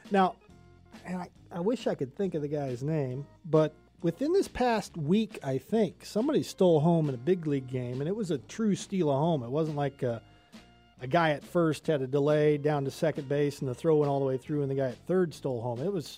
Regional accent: Kansas, United States; I'm from Kansas, and I'm from small town Kansas, but I've never heard of that.

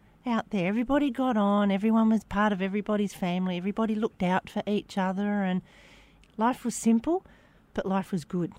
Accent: Deniliquin, New South Wales, Australia; Growing up in Denny's pretty cool, actually. So I'm the youngest of three children, three girls

